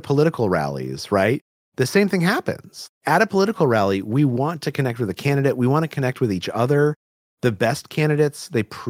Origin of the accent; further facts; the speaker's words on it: Albuquerque, New Mexico, United States; So I grew up in Albuquerque, New Mexico, which is the Southwest.